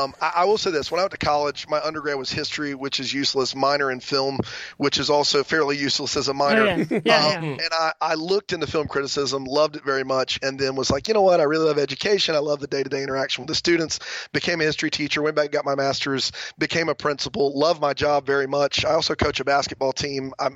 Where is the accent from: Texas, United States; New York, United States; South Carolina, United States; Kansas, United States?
South Carolina, United States; And look, I'm from South Carolina